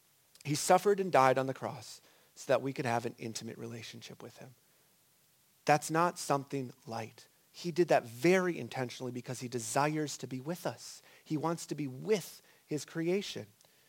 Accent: Arizona, United States; So I'm from Arizona, and I was a little hesitant to step out onto a frozen lake for the first time.

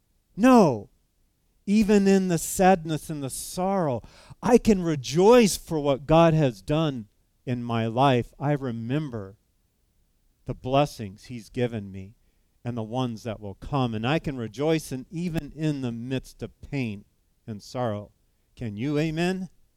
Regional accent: California, United States; And I grew up in California, and I've been through the Mojave Desert

